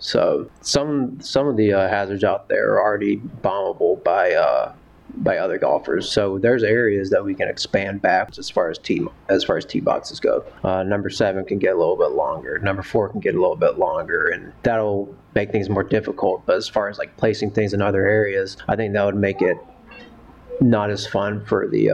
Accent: South Carolina, United States; I'm from South Carolina, so I worked on golf courses down there.

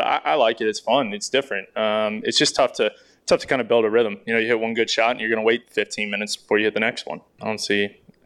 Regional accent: Wisconsin, United States; you know, growing up in Wisconsin.

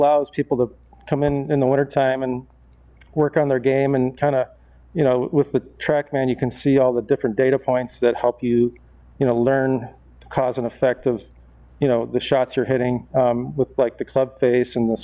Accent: Geneva, United States; I'm from Geneva, so I've always been in the area

